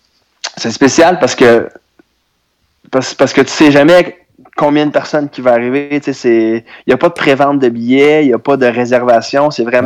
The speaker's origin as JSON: {"language": "French", "town": "Saint-Jean-sur-Richelieu", "region": "Quebec", "country": "Canada", "said": "Parce que moi, je suis de Saint-Jean-sur-Richelieu, fait que mon food truck, grosso modo, là, je roulais comme sur la rive sud de Montréal"}